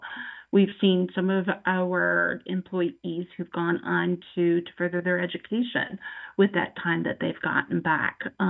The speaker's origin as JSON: {"language": "English", "town": "Fort Wayne", "region": "Indiana", "country": "United States", "tie": "born or raised there", "lives_now": "Chicago, United States", "said": "I grew up in Indiana over in Fort Wayne, so I get that time back to go over there and spend time with them."}